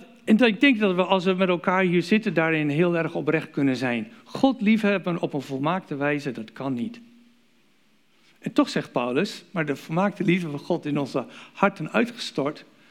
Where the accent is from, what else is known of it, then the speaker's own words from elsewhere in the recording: Canada; now in United States; Ik ben in Canada geboren, opgegroeid en later zijn we naar Amerika verhuisd.